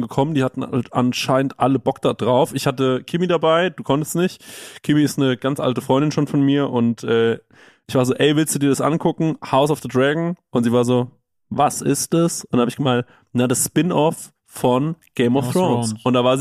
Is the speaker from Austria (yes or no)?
no; Düsseldorf, North Rhine-Westphalia, Germany; wie man bei uns in Düsseldorf sagt.